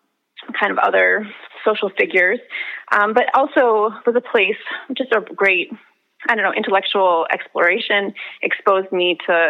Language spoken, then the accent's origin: English; Minneapolis, Minnesota, United States; I'm a writer from Minneapolis.